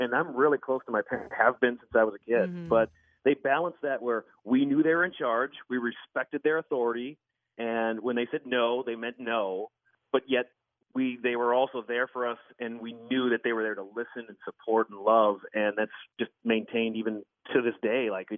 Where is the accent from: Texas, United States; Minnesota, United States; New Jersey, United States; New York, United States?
Minnesota, United States; Perham; great candy that's from, you know, right here in Minnesota, from my hometown in Perm.